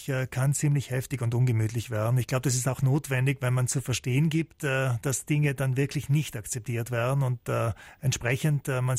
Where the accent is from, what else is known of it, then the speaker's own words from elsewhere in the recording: Trentino-Alto Adige, Italy; Ja, Südtirol ganz einfach meine Heimat ist.